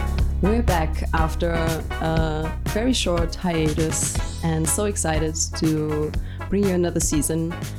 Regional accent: Berlin, Germany; I'm an illustrator from Berlin.

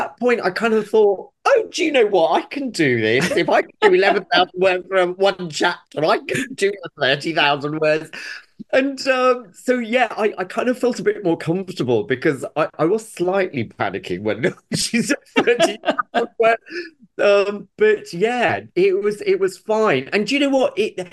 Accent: Mombasa, Mombasa County, Kenya; born there; So I was born in Mombasa in Kenya.

